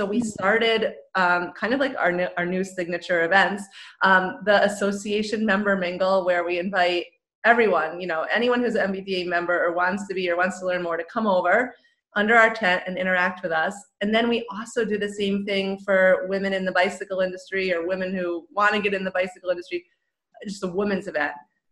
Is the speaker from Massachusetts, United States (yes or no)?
no; New York, United States; being a New Yorker myself